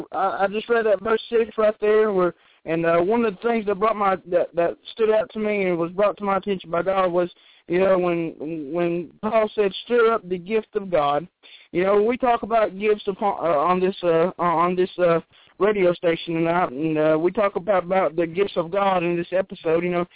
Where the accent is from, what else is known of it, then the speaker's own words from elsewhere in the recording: Dalton, Georgia, United States; We're down here from Dalton, Georgia, and my wife and I attend Varnell Full Gospel Church in Varnell, Georgia.